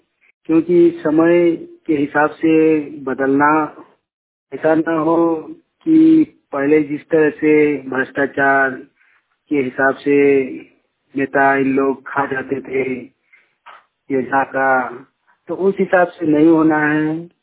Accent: Kasmar, Jharkhand, India

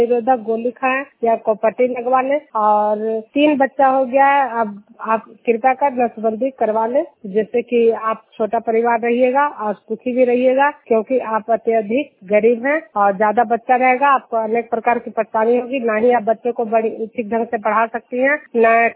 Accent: Juniyar, Bihar, India

